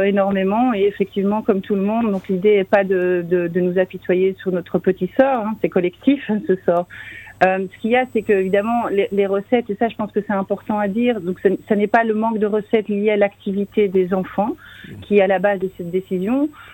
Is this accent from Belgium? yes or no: yes; Belgium; Ah, mais je suis belge d'origine espagnole, ah, donc tout à fait belge.